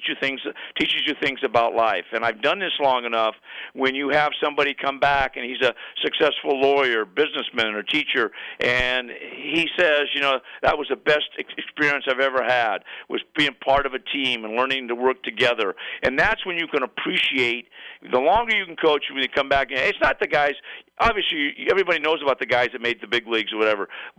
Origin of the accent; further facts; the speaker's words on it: Stockton, California, United States; Dusty Baker grew up in Sacramento when I grew up in Stockton